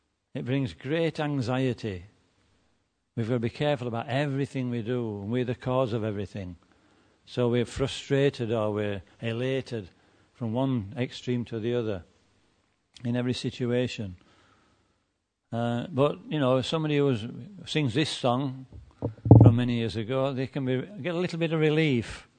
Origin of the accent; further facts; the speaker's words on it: Yorkshire and the Humber, United Kingdom; because I'm a Yorkshireman